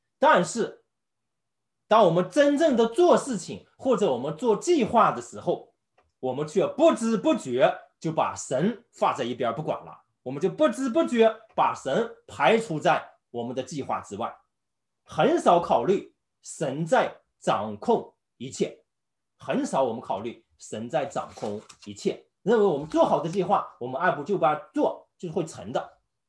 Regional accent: Inner Mongolia, China; 那么我生在呢，是内蒙古的一个偏远的一个农村。我小时候呢，唯一的理想就是想考大学

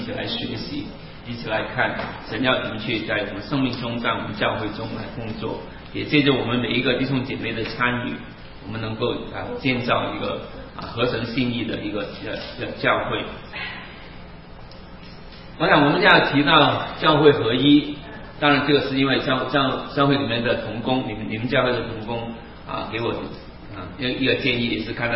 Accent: Hong Kong; first language Cantonese; Chinese is a second language; 像我自己本来我就不是讲国语的，我的母语是粤语，我的本来是讲广东话的人，慢慢也在学，我们也是从不同的，就算是语言一样，我们还是有很多可能来自不同的原居地，甚至从啊，我是从香港来

